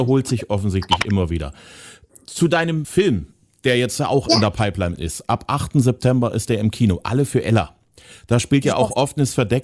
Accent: East Germany, Germany; speziell im Ostteil von Deutschland, da wo ich herkomme.

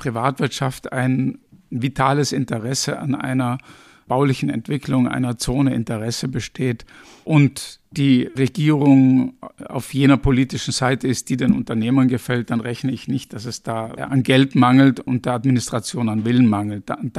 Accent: Austria; zumindest nach dem, was ich so mitkriege als Ösi

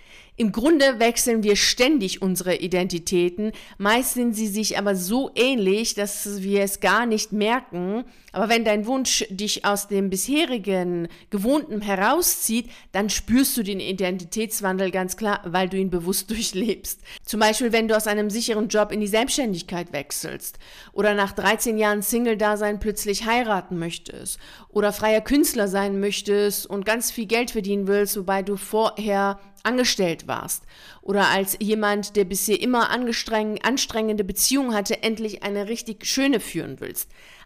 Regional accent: Bremen, Germany; Ich bin in Bremen aufgewachsen und diese Stadt lag schon immer an der Weser.

